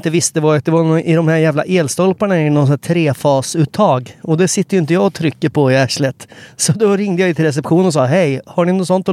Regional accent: Linköping, Östergötland, Sweden; Linköping, det är där jag växte upp.

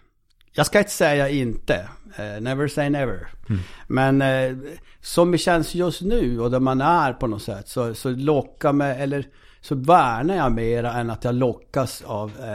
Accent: Norrbotten County, Sweden; Jag är ju ändå norrbottning någonstans. Alltså, absolut är jag norrbottning.

